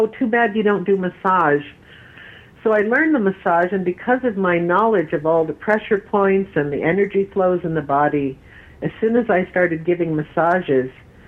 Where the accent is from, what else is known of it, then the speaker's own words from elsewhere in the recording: Phoenix, Arizona, United States; I was raised in Phoenix, Arizona.